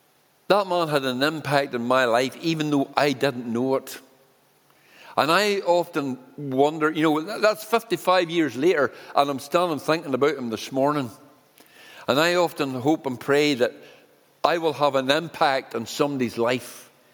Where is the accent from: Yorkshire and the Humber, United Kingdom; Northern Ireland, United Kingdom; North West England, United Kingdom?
Northern Ireland, United Kingdom; Cloughmills; And Stuart was from Clough Mills. And I was from Clough Mills.